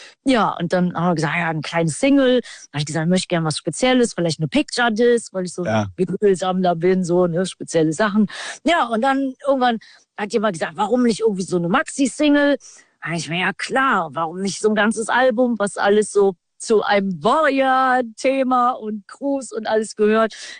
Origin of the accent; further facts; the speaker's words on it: Düsseldorf, North Rhine-Westphalia, Germany; am Samstag in meiner alten Heimat Düsseldorf